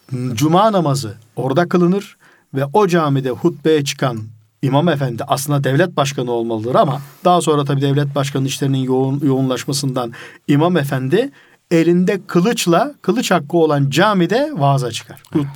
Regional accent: Kadıköy, Istanbul, Turkey; ben doğma büyüme Fenerbahçeliyim. Kadıköy çarşıda geçti çocukluğumuz.

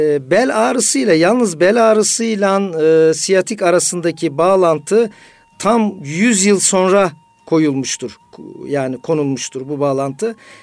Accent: Eskişehir, Turkey; 1958 Eskişehir doğumluyum. İlk orta ve lise tahsilimi Eskişehir'de yaptım.

